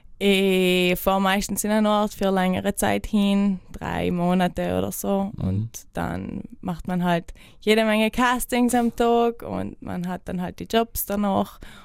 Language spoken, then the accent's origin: German; Trentino-Alto Adige, Italy; German is a second language; Und dann sagst du halt Italien. Ah, wo? Mailand. Ich kenne Mailand. Nein, nicht Mailand. Von vielen schönen Orten, von den Bergen.